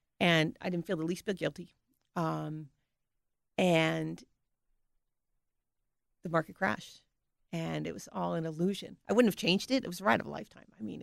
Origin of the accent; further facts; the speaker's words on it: United States; the leadership piece I learned was that as an American, I didn't realize how arrogant I really was about America.